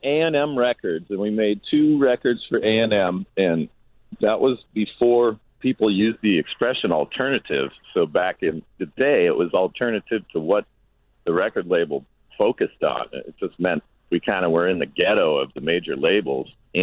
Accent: Minnesota, United States; also born or lived in Los Angeles / New York; now in New Orleans, United States; I'm from Minnesota, and I spent some time living in L.A., and I spent some time living in New York. Then I moved to New Orleans for the last 15

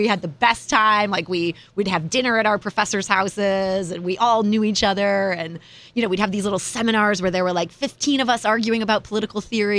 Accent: Cleveland, Ohio, United States; now in St. Louis, United States; So I'm from Cleveland, Ohio. I moved to St. Louis.

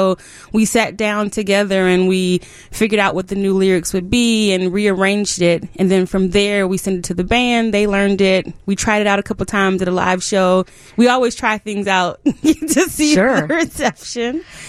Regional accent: St. Louis, Missouri, United States; now in Chicago, United States; And I'm from St. Louis originally. And once I came here, I just didn't want to leave.

